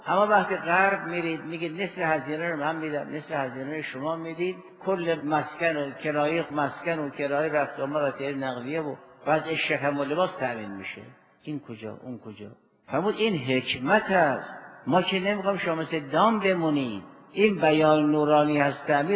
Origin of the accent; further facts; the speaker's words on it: Iran; ما هم آبایمون زرتشتی بود، ما هم ایرانی بودیم، ما هم ایرانی هستیم